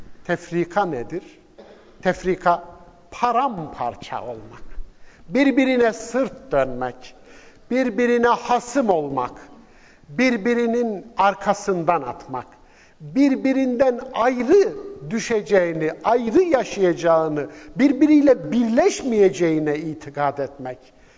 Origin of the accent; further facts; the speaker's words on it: Istanbul, Turkey; Bendeniz İstanbul'dan geliyorum.